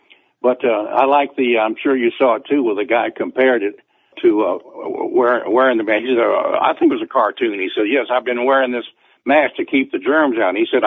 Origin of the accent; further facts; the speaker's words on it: Mississippi, United States; I have a friend I grew up with in Mississippi many years ago